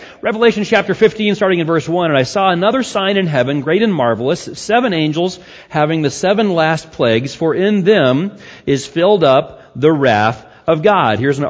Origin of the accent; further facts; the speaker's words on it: Arkansas, United States; I'm sad that Arkansas lost, kind of, because I'm from Arkansas.